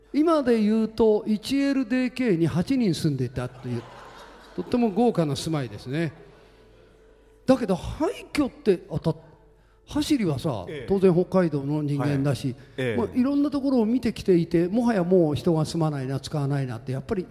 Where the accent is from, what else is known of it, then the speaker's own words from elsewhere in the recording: Switzerland; 俺はご存知の通りスイスで生まれて育ったから